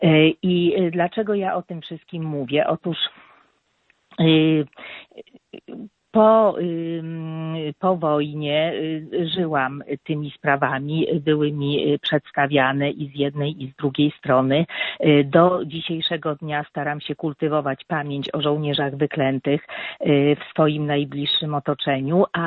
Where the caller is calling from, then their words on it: Świętokrzyskie Voivodeship, Poland; Był legendą tutaj Gór Świętokrzyskich